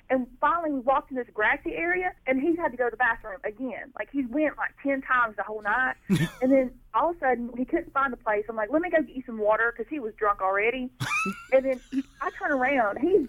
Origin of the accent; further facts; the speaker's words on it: North Carolina, United States; North Carolina.